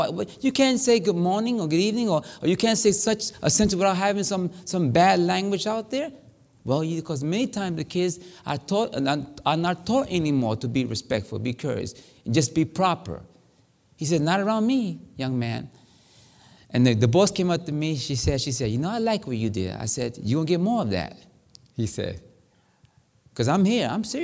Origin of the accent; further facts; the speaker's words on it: Hollywood, South Carolina, United States; Man, when I grew up in Hollywood, South Carolina, but you was taught, if you get a whooping.